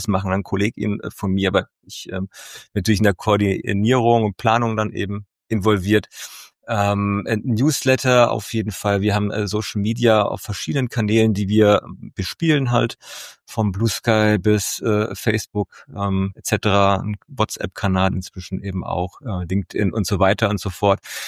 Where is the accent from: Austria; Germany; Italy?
Germany; Hesse; now in Limburg an der Lahn, Germany; Ich bin in Hessen geboren und habe immer in Hessen gelebt und mein Herz hängt auch an Hessen.